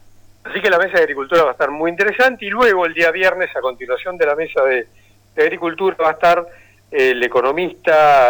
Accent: Argentina; Como ciudadanos argentinos, tan caro a todos, siempre lo llevamos en nuestro corazón.

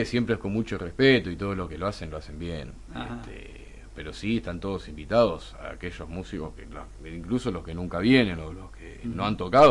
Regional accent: La Plata, Buenos Aires Province, Argentina; de allá de la ciudad de La Plata, yo soy de La Plata

